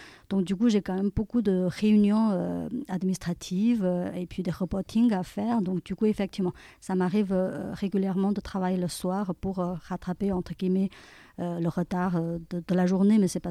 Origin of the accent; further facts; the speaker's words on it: China; moved away as an adult; now in France; je suis née en Chine et j'ai fait mes études jusqu'au master. Donc, c'est après bac avec 5 ans plus des études. Et ensuite, après le master en Chine, je suis arrivée en France pour faire une thèse.